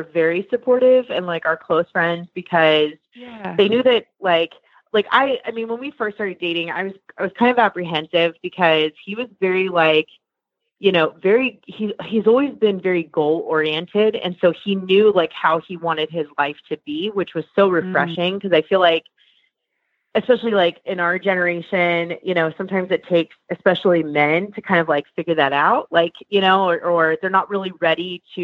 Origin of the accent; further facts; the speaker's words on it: Delaware, United States; moved away as an adult; now in California, United States; So, I am originally from Delaware. I was born and raised there. And I have one brother. My mom and dad did a good job raising us in such a small state. And anyway, I moved out to California when I was about 19, so about 10 years ago.